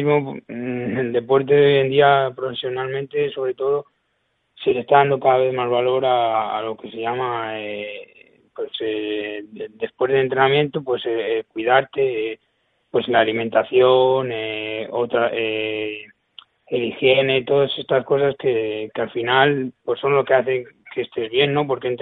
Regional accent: Vitigudino, Castile and León, Spain; also born or lived in Salamanca; yo jugaba a fútbol en mi pueblo, en Vitigudino, y las condiciones no eran las mejores

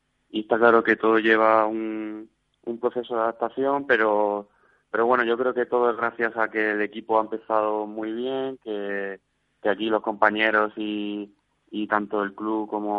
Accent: Almuñécar, Andalusia, Spain; empecé allí en el equipo de mi pueblo, en Almuñécar 77

